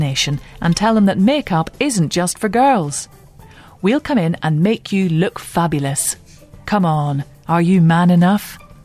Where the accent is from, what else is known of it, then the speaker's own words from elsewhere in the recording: Ripon, Yorkshire and the Humber, United Kingdom; I'm 24. I'm from Ripon in North Yorkshire.